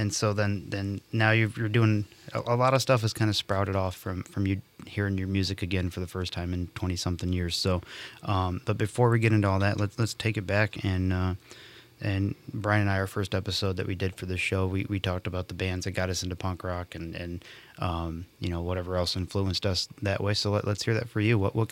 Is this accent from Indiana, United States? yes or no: yes; Indiana, United States; I grew up over in Northwest Indiana, more rural, I guess you would call it.